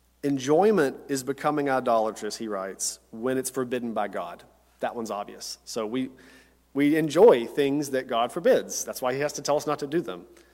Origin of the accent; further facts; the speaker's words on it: Tennessee, United States; And even when I grew up in Tennessee, and I went through a teacher licensure program in college.